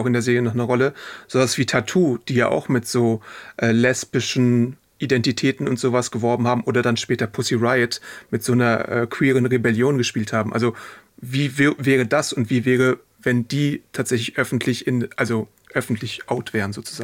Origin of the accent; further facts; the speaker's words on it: Poland; born there; ich bin osteuropäisch, also meine Familie und ich bin auch in Polen geboren worden.